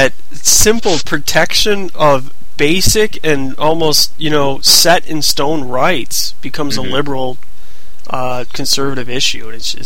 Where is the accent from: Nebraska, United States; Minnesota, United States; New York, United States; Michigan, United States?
Michigan, United States; In that, in Detroit, I went to school about an hour and a half from where I lived, my hometown